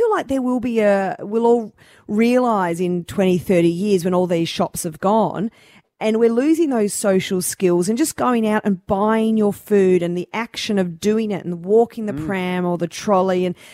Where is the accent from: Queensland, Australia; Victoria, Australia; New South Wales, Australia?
Victoria, Australia; Wonga Park; I know where I grew up in Wonga Park